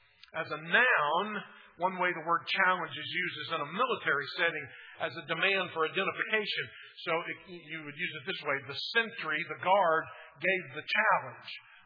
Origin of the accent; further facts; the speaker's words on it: Muskogee, Oklahoma, United States; When I was a kid growing up in Muskogee